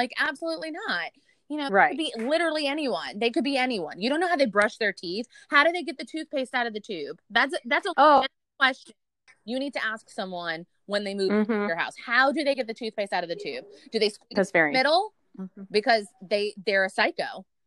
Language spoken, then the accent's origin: English; Louisiana, United States; We're from Louisiana. We know if our neighbor's door is open, like for more than a day, I'd be like, something's up.